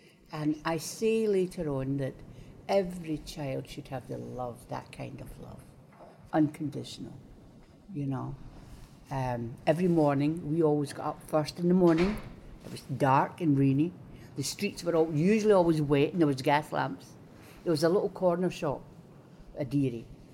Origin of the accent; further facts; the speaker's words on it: Glasgow, Scotland, United Kingdom; I was born in 1941 in the Gorbals in Glasgow, Irish illegitimate.